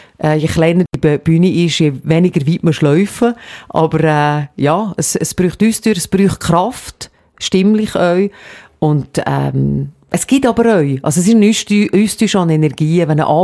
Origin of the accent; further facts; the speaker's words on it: Gampel, Valais, Switzerland; Ich bin in Gampel aufgewachsen unter anderem